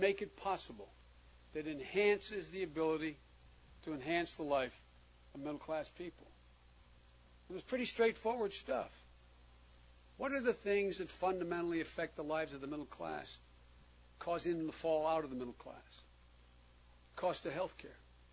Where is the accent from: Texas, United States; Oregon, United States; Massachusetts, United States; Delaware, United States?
Delaware, United States; Claymont; also born or lived in Wilmington; as we were raised in Claymont, Delaware, and Wilmington, Delaware